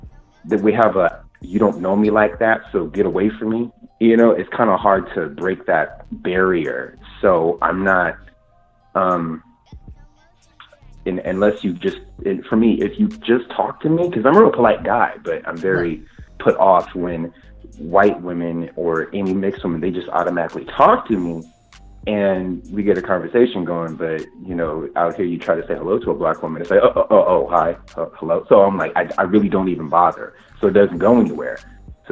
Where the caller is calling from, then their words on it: Stockton, California, United States; Oh, I'm calling from Stockton, Central Valley.